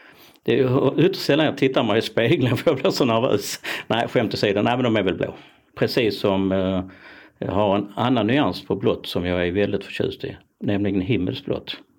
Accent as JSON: {"language": "Swedish", "region": "Skåne", "country": "Sweden", "said": "jag fyller 63, genuin skåning, är väl rätt så kort i rocken, lite välmående, som en sann skåning ska vara."}